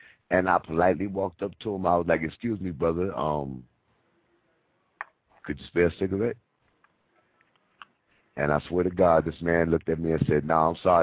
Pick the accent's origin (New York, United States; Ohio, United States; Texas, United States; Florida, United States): New York, United States; Brooklyn; also born or lived in Paterson, New Jersey; I'm from the East Coast. I was born in Paterson, New Jersey, and I was raised in Brooklyn.